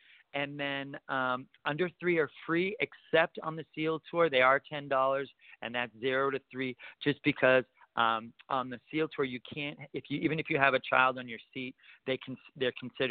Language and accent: English; San Diego, California, United States; And when I tell them that I'm from San Diego, they always say, oh my gosh, I love San Diego.